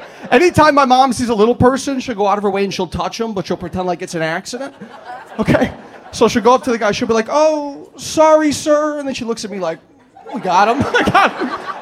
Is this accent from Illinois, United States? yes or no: yes; Chicago, Illinois, United States; I'm from Chicago.